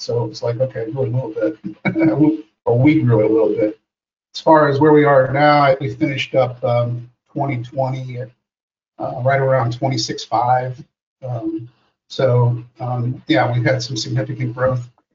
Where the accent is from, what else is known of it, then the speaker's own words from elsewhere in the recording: Missouri, United States; You know, I'm from Missouri. You have to show me. That's our motto in Missouri.